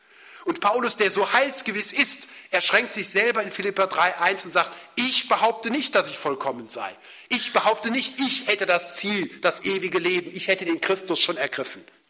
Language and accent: German; Cologne, North Rhine-Westphalia, Germany; born there; geboren bin ich ja in Köln